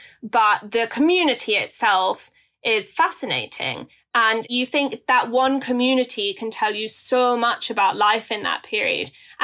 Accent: England, United Kingdom; Yeah, so I grew up being shown pictures by my grandma of America.

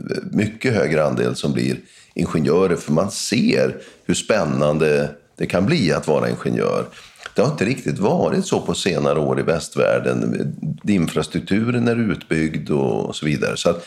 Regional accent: Norrland, Sweden; när jag växte upp i Norrbotten och Västerbotten

